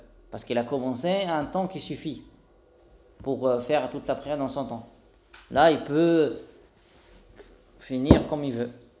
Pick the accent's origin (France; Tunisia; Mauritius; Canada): Tunisia; En tout cas, Zaytoun, chez nous en Tunisie